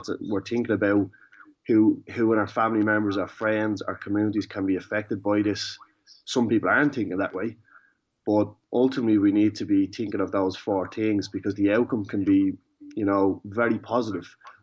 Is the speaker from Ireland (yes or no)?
yes; Ireland; who we are as Irish people, and that we ask the question to ourselves of, what did you do when the coronavirus or the COVID-19 epidemic hit the country?